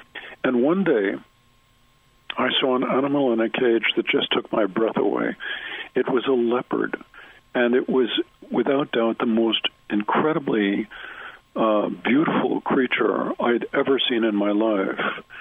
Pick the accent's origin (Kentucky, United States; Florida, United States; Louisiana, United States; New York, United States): New York, United States; New York City; I grew up in New York City, and my mother or my au pair used to take me to Central Park.